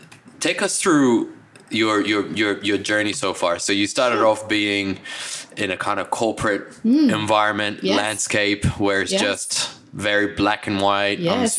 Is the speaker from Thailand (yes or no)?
no; New Zealand; because I grew up in New Zealand